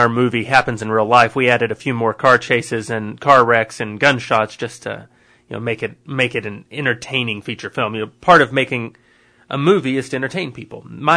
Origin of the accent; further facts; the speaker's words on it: Slayton, Minnesota, United States; now in Los Angeles, United States; Yep, Slayton boy. Grew up, graduated back in 97 from Slayton High School.